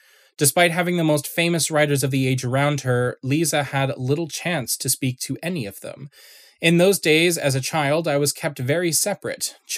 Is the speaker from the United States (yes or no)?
no; Canada; it's not just because I'm Canadian and not British.